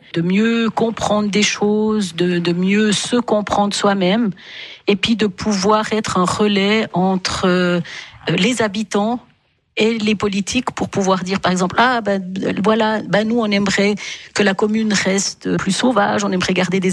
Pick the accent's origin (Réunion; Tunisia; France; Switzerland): Switzerland; Fribourg; Alors moi, j'ai grandi en Suisse. Je suis moitié suisse et moitié panamienne, du Panama, de l'Amérique latine.